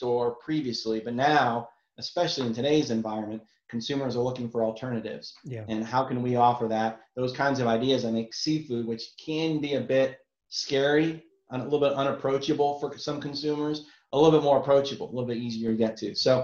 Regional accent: Connecticut, United States; I remember growing up, I'm from Connecticut, New England, and we would spend our summers in Rhode Island.

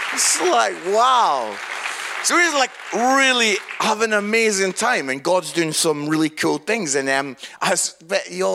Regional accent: Musselburgh, Scotland, United Kingdom; So I'm from Musselburgh, which is just outside Edinburgh.

